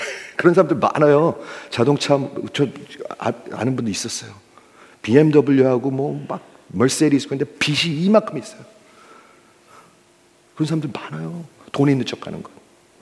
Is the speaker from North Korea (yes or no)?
no; Illinois, United States; 제가 자랄 때 시카고 근처에서 자랐는데 백인들, 완전히 백인들이에요. 그리고 동양 사람 저하고 몇 명 없었어요.